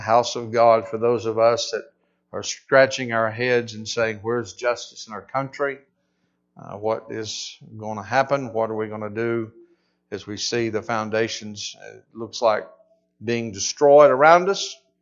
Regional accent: the South, United States; I'm a Southerner, but I love every state I go into.

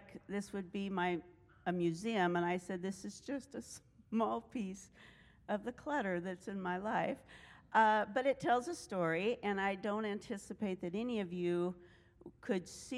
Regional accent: Orient, Washington, United States; also born or lived in Colville, United States; I was born in Colville, Washington in 1956, but I grew up in Orient.

